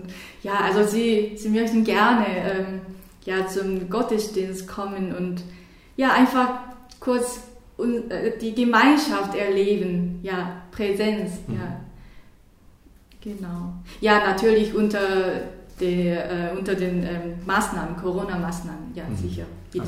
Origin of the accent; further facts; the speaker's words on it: South Korea; born there; first language Korean; German is a second language; also born or lived in North Africa; Ich bin in Südkorea geboren, also meine Muttersprache ist Koreanisch und dann Englisch als die erste Fremdsprache habe ich in Korea gelernt. Und dann, ich war in Nordafrika für 2 Jahre und von daher habe ich Arabisch gelernt